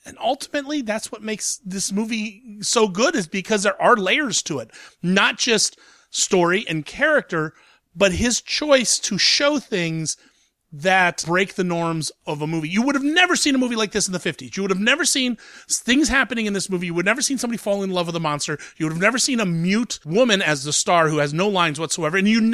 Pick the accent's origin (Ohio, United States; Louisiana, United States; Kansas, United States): Ohio, United States; Columbus; it expands this week in my hometown of Columbus, Ohio.